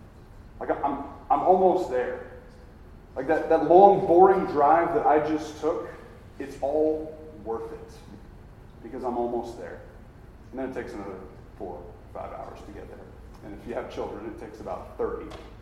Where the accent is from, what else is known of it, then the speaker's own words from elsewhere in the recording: Charlotte, North Carolina, United States; As I mentioned earlier, I'm from Charlotte, North Carolina.